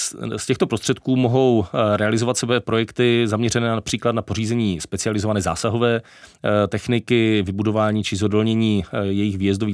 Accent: Ostrava, Moravian-Silesian Region, Czechia; Já jako Ostravák jsem fanoušek technických památek

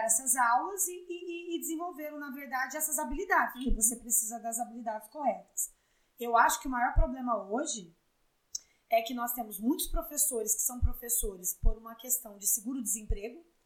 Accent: Franca, São Paulo, Brazil; E sou formada pela USP, trabalhei muitos anos em São Paulo, mas sou de Franca, regressei para cá

